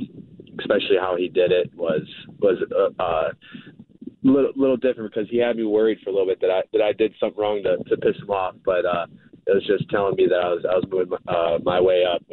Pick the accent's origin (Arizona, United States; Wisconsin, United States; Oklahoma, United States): Wisconsin, United States; I grew up in Wisconsin, you know, kind of outdoorsy, and that's kind of how I picture Maine.